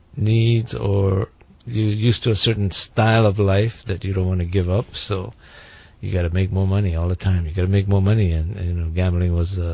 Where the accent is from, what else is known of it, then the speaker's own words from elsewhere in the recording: Hilo, Hawaii, United States; I grew up in Hilo. Born and raised there. Loved that little quiet town.